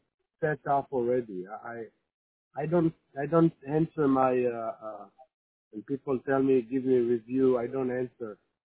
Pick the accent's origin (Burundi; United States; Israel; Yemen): Israel; English is a second language; I need to tell you, I'm not American. You can hear my accent. I'm actually Israeli. So I'm not raised on all this.